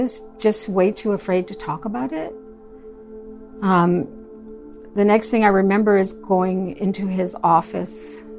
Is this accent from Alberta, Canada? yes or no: no; Toronto, Ontario, Canada; born there; Well, I was born in Toronto.